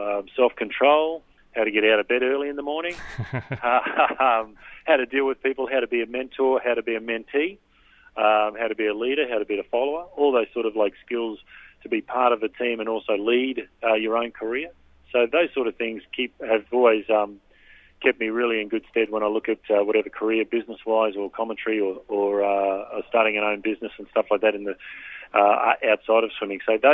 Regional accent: Rockhampton, Queensland, Australia; I grew up in Rockhampton

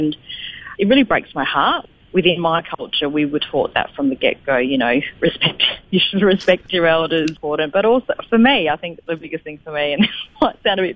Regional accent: Australia; born there; You know, I was born in Australia. I am Australian, but I look different.

